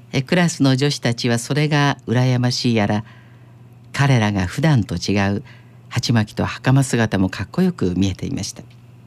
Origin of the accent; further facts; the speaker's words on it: Nihonmatsu, Fukushima, Japan; 私の故郷の福島県二本松市にも日本三大提灯祭りがありまして